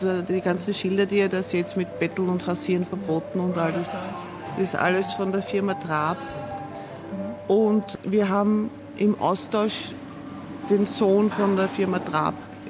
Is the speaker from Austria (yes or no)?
yes; Vienna, Austria; zu meiner Heimatstadt, mit der ich ja sehr verbunden bin, weil ich habe nie gedacht, dass ich Wien verlassen würde.